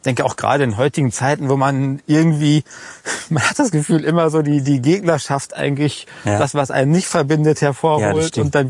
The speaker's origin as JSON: {"language": "German", "region": "North Rhine-Westphalia", "country": "Germany", "tie": "born or raised there", "said": "ich bin eigentlich geboren im Ruhrgebiet, aber aufgewachsen im Münsterland, also auf der anderen Seite der Bundesrepublik, quasi in Sichtweite der holländischen Grenze."}